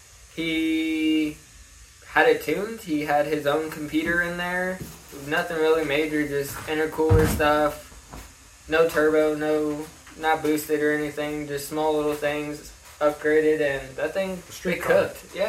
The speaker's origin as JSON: {"language": "English", "town": "Las Vegas", "region": "Nevada", "country": "United States", "tie": "born there", "said": "I was born in Las Vegas, Nevada. Grew up around cars."}